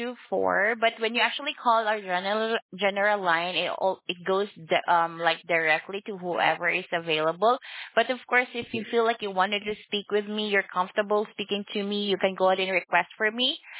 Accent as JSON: {"language": "English", "country": "Philippines", "said": "No, I'm from the Philippines."}